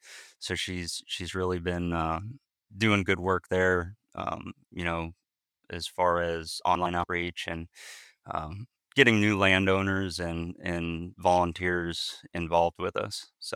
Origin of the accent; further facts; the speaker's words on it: Pennsylvania, United States; so yeah, I'm from North Central Pennsylvania. Went to Penn State